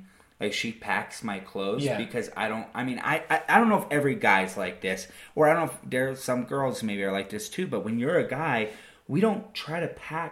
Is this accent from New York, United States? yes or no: no; Houston, Texas, United States; I'm from Houston.